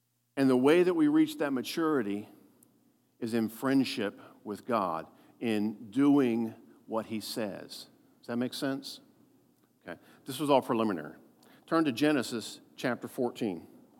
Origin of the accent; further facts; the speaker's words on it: Baltimore, Maryland, United States; I know that's poor English, but I'm from Baltimore.